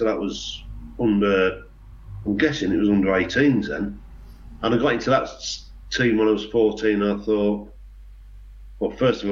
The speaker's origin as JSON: {"language": "English", "town": "Boston", "region": "East Midlands", "country": "United Kingdom", "said": "we're coming from Boston, which was a small place. I realised there was a lot of, better than a lot of kids there, because when I was about 13 or 14, I mean, I was lucky enough to go to a grammar school."}